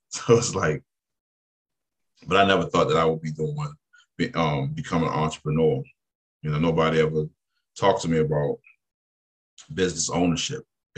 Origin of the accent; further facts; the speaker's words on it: Baltimore, Maryland, United States; So I was born in Liberty Heights, Gwin Oak area. That's like my backyard was Lincoln Park and Gwin's Falls Trails.